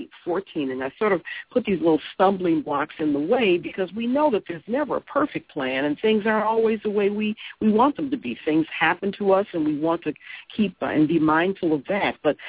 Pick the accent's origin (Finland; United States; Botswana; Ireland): United States; Detroit, Michigan; I'm from Detroit, so, I mean, that was all about having a job, getting a home, taking care of your family, and moving up into the middle class.